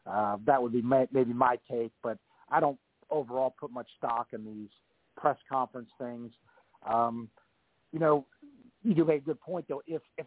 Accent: United States; You know, being an American, I think people are underestimating

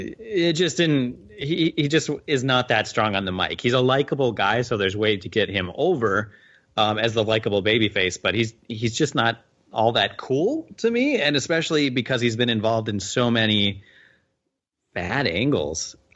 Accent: Minnesota, United States; Cry for me as well, because I'm from Minnesota, so I will never, ever experience anything like that.

